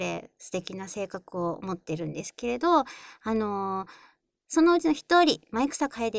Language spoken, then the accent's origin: Japanese; Osaka, Japan; 羽村の大阪出身なので、そんなに違和感なく楽しんでいただけると思います